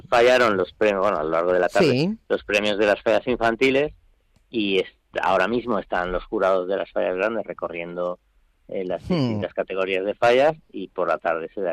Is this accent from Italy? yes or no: no; Valencian Community, Spain; a ti te pilla como valenciano, como fallero